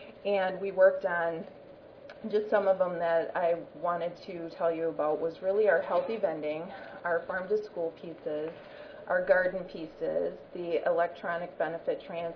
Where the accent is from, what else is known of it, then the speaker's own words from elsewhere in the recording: Wisconsin, United States; And I'm from Wood County, Wisconsin, and you can see we're right in the center of Wisconsin.